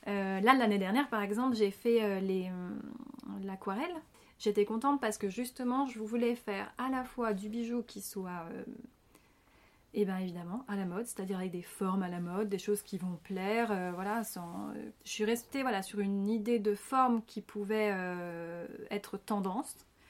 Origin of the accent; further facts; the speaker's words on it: Lyon, Auvergne-Rhône-Alpes, France; also born or lived in Paris; Parce que je suis lyonnaise